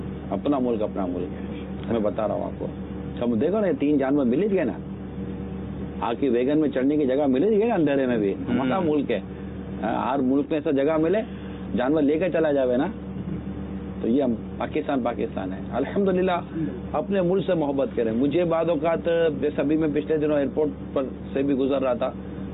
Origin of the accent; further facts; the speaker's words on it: Pakistan; میں میرے ملک میں رہتا ہوں, میں پاکستانی ہوں